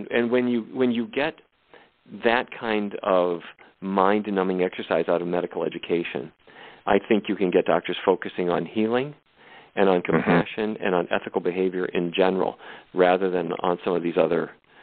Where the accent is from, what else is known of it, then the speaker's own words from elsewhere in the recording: Fargo, North Dakota, United States; Now, I grew up in Fargo, North Dakota.